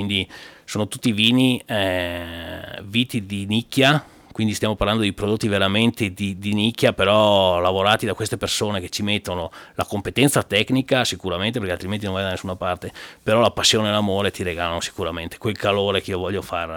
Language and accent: Italian; Sappada, Friuli-Venezia Giulia, Italy; Io vengo da Sappade, no? Sappade è detto anche il paesino del sole